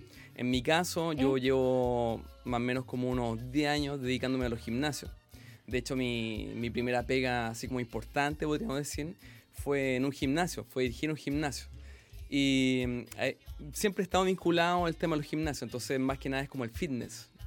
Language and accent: Spanish; Villa Alemana, Valparaíso, Chile; also born or lived in Viña del Mar; Pero en realidad estuve uno o dos días en Viña del Mar. Después de eso me fui directo a Villa Alemana. Y ahí hice toda mi infancia, toda la adolescencia, toda la juventud. Me escapé un ratito a Valparaíso, me escapé un ratito a Limache. Volví otra vez a Villa Alemana